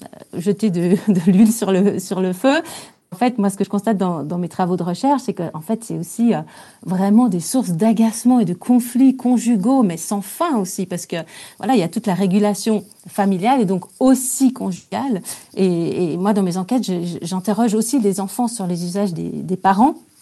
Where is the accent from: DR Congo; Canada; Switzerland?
Switzerland; pour aller au ski, je suis suisse.